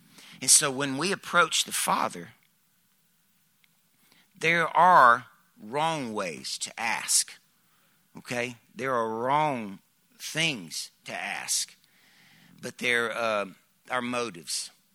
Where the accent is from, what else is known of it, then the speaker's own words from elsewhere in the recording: Southern United States, United States; Man, I growing up in the South, going over to Pensacola, going over to NCO to surf, 7-Eleven was the place to go